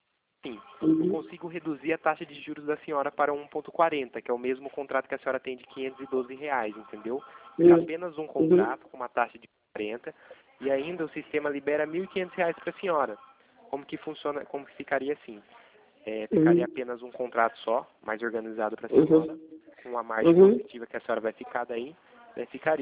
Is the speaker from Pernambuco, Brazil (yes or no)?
no; Itatiba, São Paulo, Brazil; eu sou daqui de Itatiba